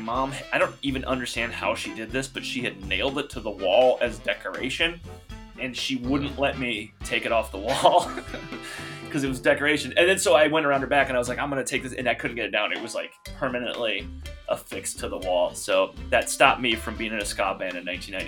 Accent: Iowa, United States; now in Minneapolis, United States; I grew up in Iowa. I live in Minneapolis, right? But I grew up in Iowa, and I went to the University of Iowa

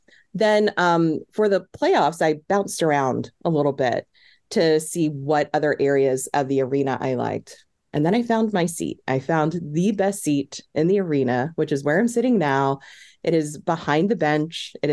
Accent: Virginia, United States; I grew up in the Hampton Roads area.

